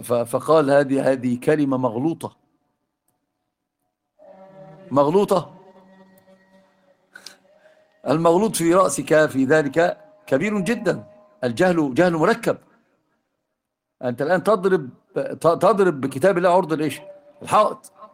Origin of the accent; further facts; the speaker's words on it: Egypt; عندنا في مصر أوجزوها بكلمة واحدة